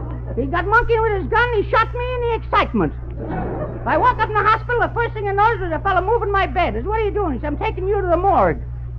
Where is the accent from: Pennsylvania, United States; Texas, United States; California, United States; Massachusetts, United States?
Pennsylvania, United States; Pittsburgh; born there; also born or lived in Philadelphia; I said, "I was born in Pittsburgh." He says, "When did you first see the light of day?" I said, "When we moved to Philadelphia."